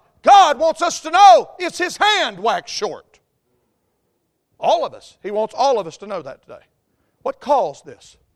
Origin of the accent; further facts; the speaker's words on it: North Carolina, United States; I mean, we're Appalachian people.